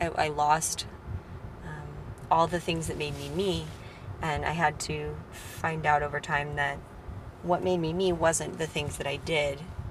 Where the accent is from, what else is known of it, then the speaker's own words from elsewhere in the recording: Colorado, United States; now in Portland, United States; I'm from Colorado. I used to be a ballerina.